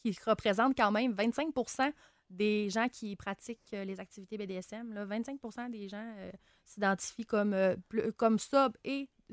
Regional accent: Quebec, Canada; now in Quebec City, Canada; Moi, je suis emménagée à Québec, il y a 7 ans. Je suis originaire du Saguenay.

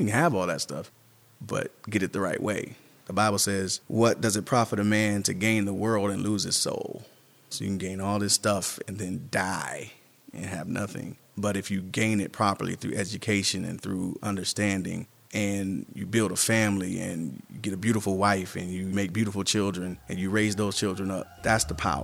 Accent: Akron, Ohio, United States; I was brought here in 2004 from Ohio. I'm originally from Akron, Ohio

